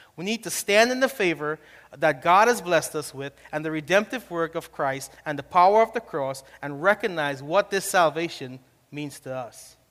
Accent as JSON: {"language": "English", "town": "New York City", "region": "New York", "country": "United States", "tie": "born or raised there", "said": "I know growing up in New York, I had many opportunities to get lost."}